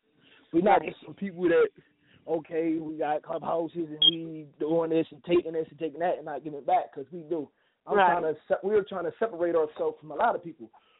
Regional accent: Wilmington, Delaware, United States; I'm from Wilmington, Delaware.

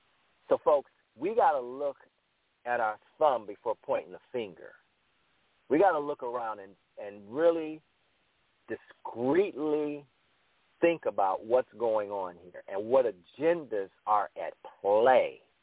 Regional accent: Cleveland, Ohio, United States; You know, I'm from Cleveland, and we come strong in the paint.

